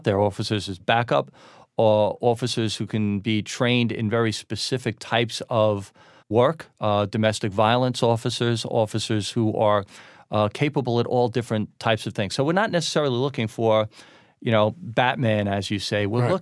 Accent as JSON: {"language": "English", "town": "Queens", "region": "New York", "country": "United States", "tie": "born or raised there", "said": "Bayside, Queens."}